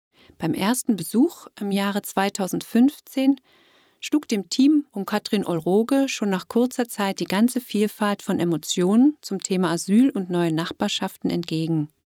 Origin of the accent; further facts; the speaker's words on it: Freital, Saxony, Germany; Ich komme aus Freital. Da ist natürlich mehr los.